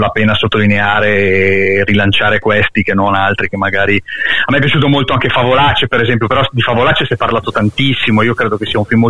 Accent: Lombardy, Italy; Beh, ma io sono lombardo, quindi ti puoi immaginare, dal panettone in giù è tutta roba nostra

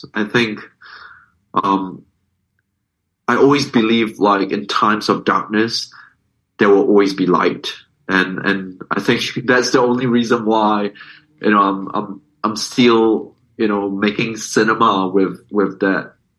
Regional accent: Singapore; now in London, United Kingdom; I grew up in Singapore, but I've traveled a lot. You know, I live in London for, 15 over years.

